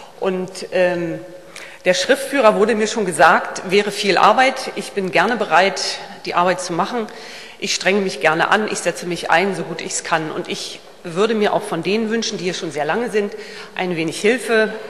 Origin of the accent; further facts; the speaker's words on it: Mecklenburg-Vorpommern, Germany; Ich bin aufgewachsen in Mecklenburg und vieles war nicht einfach.